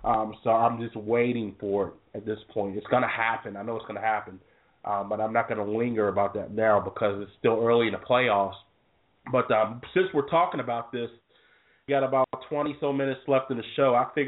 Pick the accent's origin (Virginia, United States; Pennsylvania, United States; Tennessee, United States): Virginia, United States; Basically, growing up where I grew up in Virginia. That's right, Virginia.